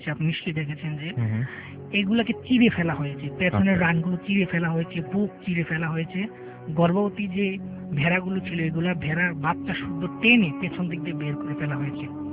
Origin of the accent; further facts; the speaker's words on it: Comilla, Chittagong Division, Bangladesh; now in Dhaka, Bangladesh; কুমিল্লা থেকে এসেছি, কিন্তু ঢাকায় নোয়াখালীতে থাকি।